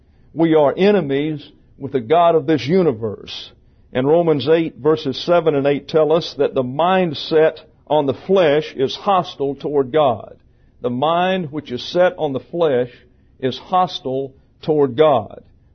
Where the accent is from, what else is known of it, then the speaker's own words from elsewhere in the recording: Alabama, United States; But I'm going to do the best I can to speak Southern while I'm here. How am I doing? See, I can do this. I'm originally from Alabama.